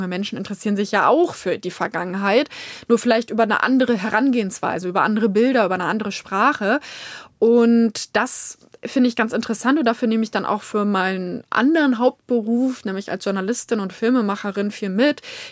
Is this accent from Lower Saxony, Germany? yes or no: yes; Lüneburg, Lower Saxony, Germany; born there; ich komme aus Lüneburg gebürtig